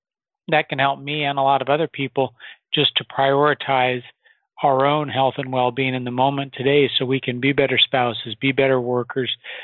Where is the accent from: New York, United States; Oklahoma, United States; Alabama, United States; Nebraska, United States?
Nebraska, United States; I grew up in Nebraska in the middle of the country